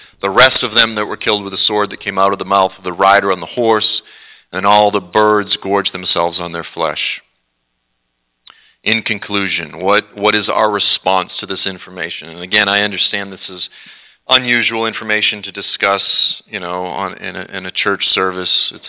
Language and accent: English; Cape Cod, Massachusetts, United States; now in Kentucky, United States; growing up in Cape Cod, we always had the saying, red sky at night, sailor's delight, red sky at morning, sailor's warning